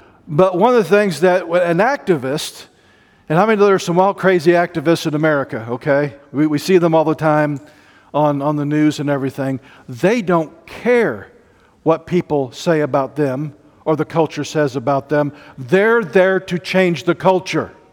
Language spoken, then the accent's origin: English; United States; And though even though I'm an American and I have a president, there's someone greater in my life than the president of the United States.